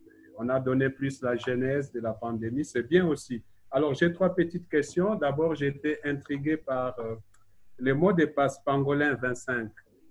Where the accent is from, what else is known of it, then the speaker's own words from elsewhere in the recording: Kinshasa, DR Congo; Moi, je suis du Congo, Kinshasa